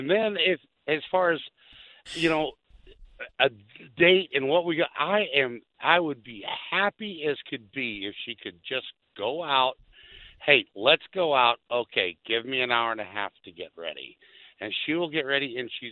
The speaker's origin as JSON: {"language": "English", "region": "Arkansas", "country": "United States", "said": "I'm originally from Arkansas, raised by Southern parents"}